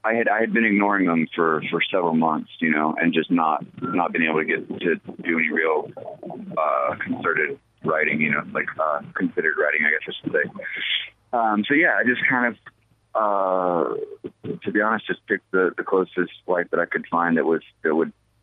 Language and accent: English; Alabama, United States; now in Brooklyn, United States; I'm originally from Alabama. But yeah, we all live up in New York now, in Brooklyn.